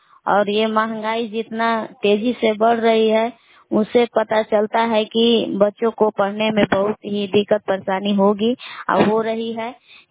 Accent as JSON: {"language": "Hindi", "town": "Belaon", "region": "Bihar", "country": "India", "said": "मैं ग्राम बेलाऊ जिला कैमूर भभुआ का निवासी हूँ।"}